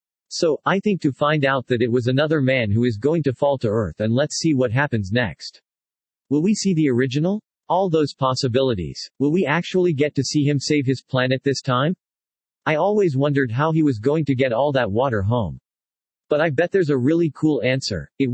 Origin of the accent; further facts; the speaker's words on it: England, United Kingdom; I think being an Englishman and interested in the creative arts, he's one of our angels